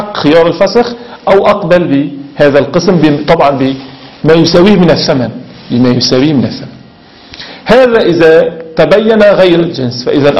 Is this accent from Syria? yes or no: yes; Syria; now in Iran; يعني مثلا هنا في إيران غالب الذهب عيار 18 18، عندنا في سوريا أكثر الذهب 21.